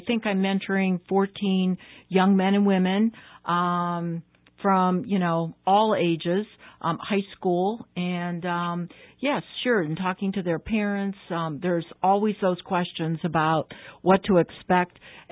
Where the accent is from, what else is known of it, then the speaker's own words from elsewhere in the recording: Ohio, United States; I grew up in Ohio, and after I graduated from U of M, I went and did trauma nursing